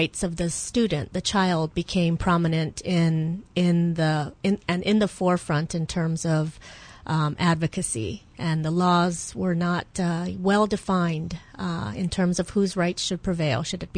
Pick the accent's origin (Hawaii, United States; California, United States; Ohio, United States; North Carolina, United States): Hawaii, United States; Mililani; also born or lived in Kalihi; I was born here in Hawaii at Kapi'olani Hospital, and my family, my mom, my dad, and initially just me, started out in Kalihi. And when I was just a few years old, my parents moved out to Mililani.